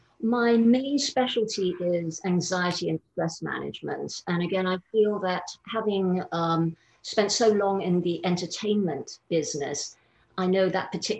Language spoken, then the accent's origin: English; London, United Kingdom; also born or lived in Malaysia; the first few years of my life in Malaysia, but my dad got a job in London, so we moved there. And I grew up in England